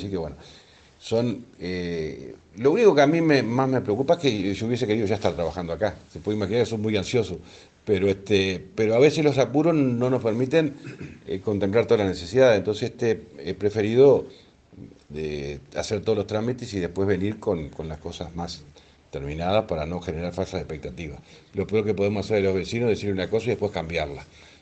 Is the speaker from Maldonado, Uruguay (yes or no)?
no; Capurro, San José, Uruguay; Mirá, yo salí de mi pago de Capurro hoy de mañana a las 10 de la mañana y ya me vine mirando las obras.